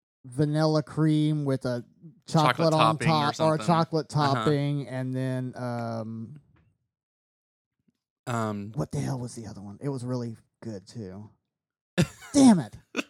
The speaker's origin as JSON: {"language": "English", "country": "United States", "said": "No, motherfucker, I'm a redneck from Polk County."}